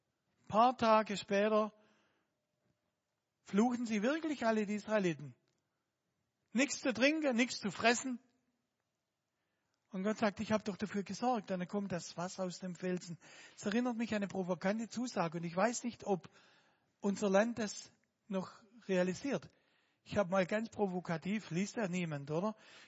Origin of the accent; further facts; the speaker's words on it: South Germany, Germany; Ich komme ja aus Süddeutschland